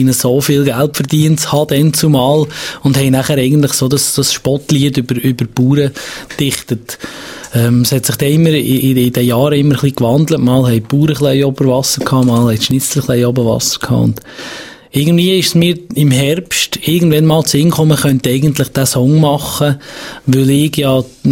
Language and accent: German; Brienz, Bern, Switzerland; Ich komme von Prinz, ja genau.